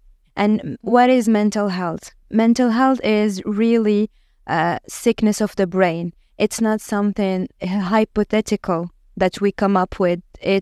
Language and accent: English; Casablanca, Casablanca-Settat, Morocco; I am a psychiatrist from Casablanca, Morocco. Casablanca is not the capital of Morocco. It's actually the biggest city and the economic capital.